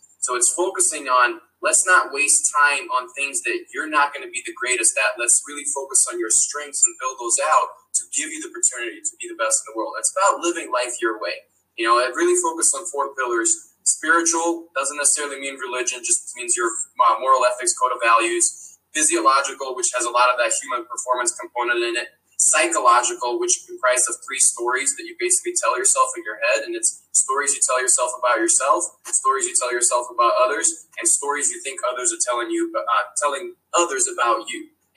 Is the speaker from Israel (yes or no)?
no; Ukraine; English is a second language; now in United States; You know, I've had a long life between growing up in Ukraine and being one of those smart kids competing in math Olympiads and just being then getting the troublemaker after my dad passed away, moving to America.